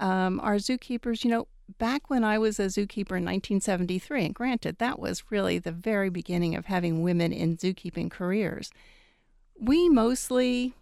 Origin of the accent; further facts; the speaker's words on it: East Coast, United States; And for me, I grew up on the East Coast and went to the Philadelphia Zoo when I was a child.